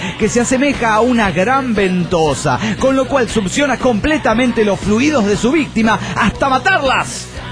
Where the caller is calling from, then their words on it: Monterrey, Nuevo León, Mexico; Hola, soy el relojero de Monterrey.